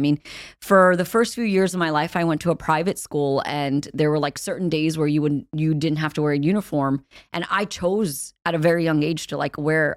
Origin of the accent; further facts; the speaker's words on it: New York City, New York, United States; Like, I grew up in Queens, mm-hmm. so in New York City. Queens is probably the most diverse borough.